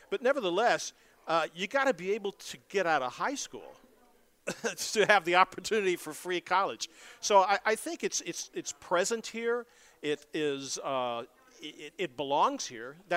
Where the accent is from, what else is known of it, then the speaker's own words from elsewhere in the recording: Texas, United States; You take my experience growing up in Texas. I came up, just to give everybody an idea of my age, I came up when the school system was racially integrated.